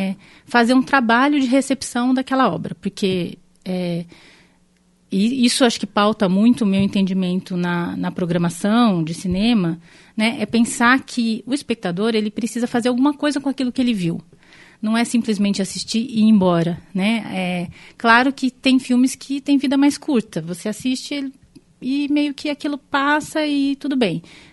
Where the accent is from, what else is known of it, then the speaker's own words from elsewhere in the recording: Tupã, São Paulo, Brazil; esse eu vi quando ainda morava em Tupã, que é a cidade onde eu nasci. Que é uma cidadezinha que não tinha cinema.